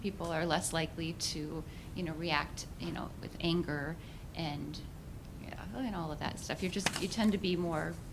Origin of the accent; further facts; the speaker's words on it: Poland; first language Polish; English is a second language; I bet Poland was nice. It's my first language, actually, so I hope you learned a few words.